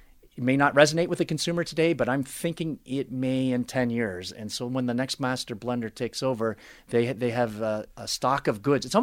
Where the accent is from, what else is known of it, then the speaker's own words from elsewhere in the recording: Canada; Yeah, I'm Canadian.